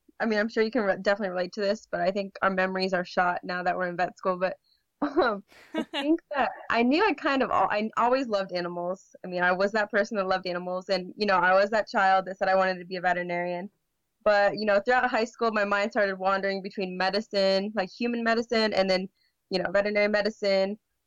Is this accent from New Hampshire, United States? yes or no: no; Indiana, United States; since I'm from Indiana